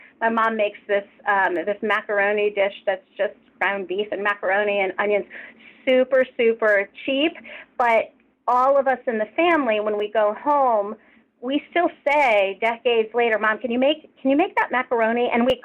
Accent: Maine, United States; also born or lived in Connecticut; My extended family is from Maine, and when we moved to Connecticut from Maine, one of the things we brought with was this whoopie pie recipe.

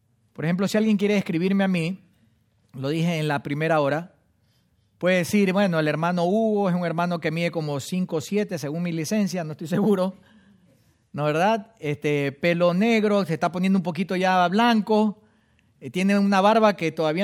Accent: Guayaquil, Guayas, Ecuador; accent: costeño; Hablo con acento a lo mejor costeño, porque soy de Guayaquil, Ecuador

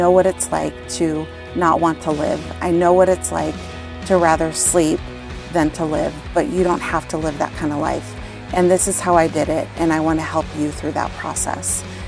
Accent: Buffalo, New York, United States; I grew up in Buffalo, New York.

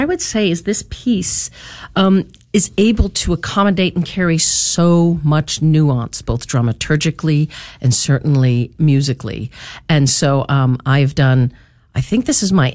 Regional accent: New Hampshire, United States; I'm a kid from New Hampshire, blue collar upbringing, had no idea what opera was.

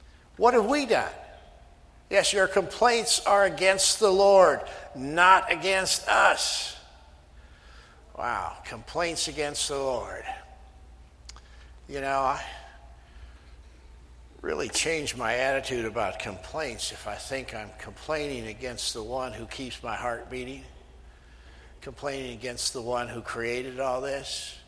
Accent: Iowa, United States; Maybe that's because I'm from Iowa, but I think it looked like cornflakes.

